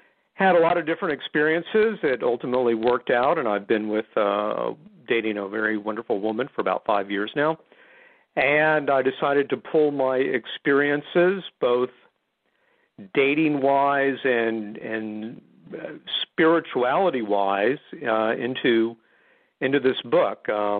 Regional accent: Mission, Texas, United States; I grew up in South Texas, a town called Mission, which is on the border with Mexico.

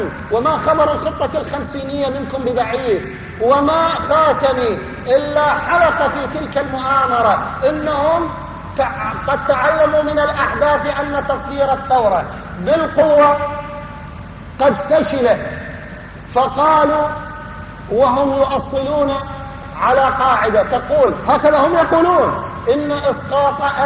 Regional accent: Iraq; ولكن لا ينبغي لنا نحن كعراقيين أن ننشغل بهموم الأمة

